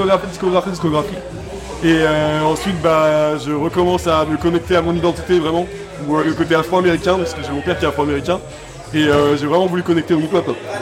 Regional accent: Annecy, Auvergne-Rhône-Alpes, France; now in Toulon, France; Je suis arrivé d'Annecy.

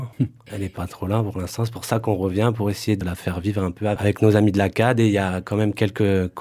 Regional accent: Toulon, Provence-Alpes-Côte d'Azur, France; Gauthier et moi, on vient de Toulon.

